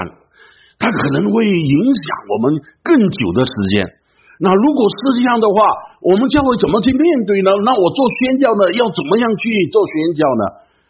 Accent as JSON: {"language": "Chinese", "country": "China", "said": "我们中国人有一句话说，大难不死什么，必有后福啊"}